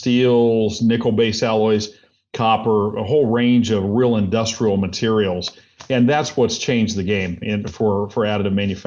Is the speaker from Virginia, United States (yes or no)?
no; Indiana, United States; also born or lived in Minnesota; No, I'm from Indiana originally. We lived all over the place, but most recently up in Minnesota.